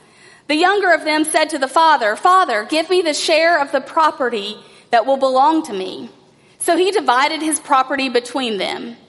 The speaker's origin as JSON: {"language": "English", "region": "North Carolina", "country": "United States", "tie": "born or raised there", "said": "So many of you know I grew up in Jackson County, North Carolina."}